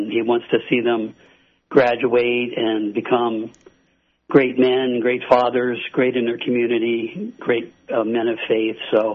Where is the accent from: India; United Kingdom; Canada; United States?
United States; State College, Pennsylvania; Yeah, well, I grew up in State College and went to State College Area High School. I played football and baseball and loved it there.